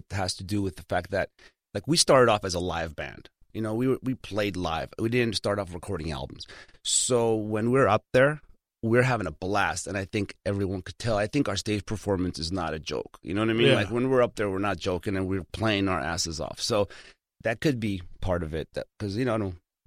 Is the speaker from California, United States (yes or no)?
yes; Hollywood, California, United States; It's because I grew up on North Kingsley Drive right here in Hollywood.